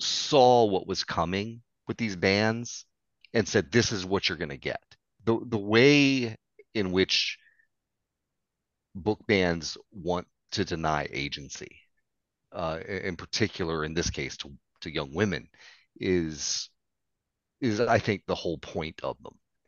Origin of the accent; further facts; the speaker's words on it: Virginia, United States; I grew up in Hanover County. I grew up in Hanover County, Liz.